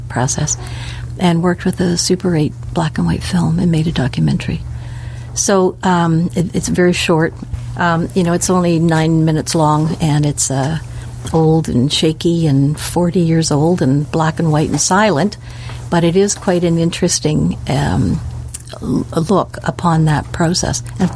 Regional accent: Sackville, New Brunswick, Canada; Well, I grew up in Sackville, so I remember very, very clearly what it was like when the foundry whistles blew

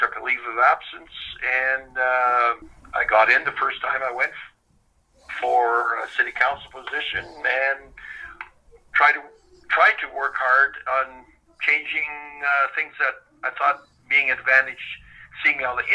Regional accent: Saskatoon, Saskatchewan, Canada; I grew up in Saskatchewan and Saskatoon.

